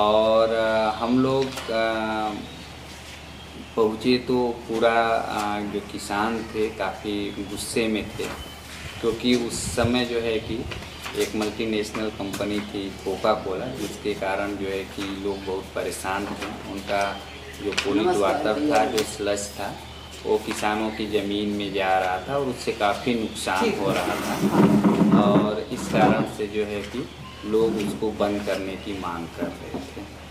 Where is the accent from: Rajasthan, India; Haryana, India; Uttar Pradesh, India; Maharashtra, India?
Uttar Pradesh, India; Mehdiganj; और मैं मेहदीगंज नागेपुर का निवासी हूँ।